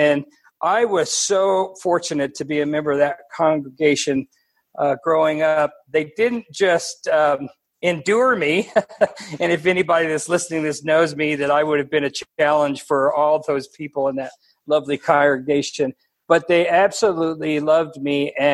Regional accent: San Antonio, Texas, United States; born there; I was born in San Antonio, Texas, the youngest of six kids.

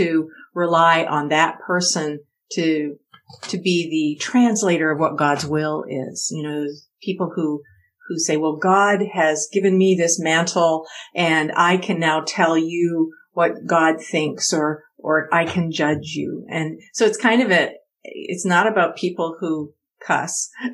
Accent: Canada; in my view as a Canadian

